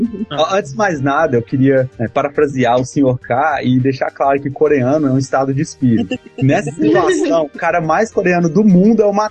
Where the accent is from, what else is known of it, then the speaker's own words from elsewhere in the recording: Brazil; Porque nós somos brasileiros, né?